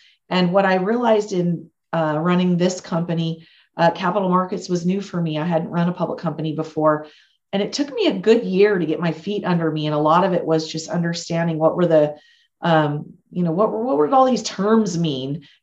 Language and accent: English; Absarokee, Montana, United States; now in Billings, United States; So the interesting thing is I live in Billings, Montana, which is the biggest city. I was born and raised in Absarokee, which it's a little town of 800, about an hour away.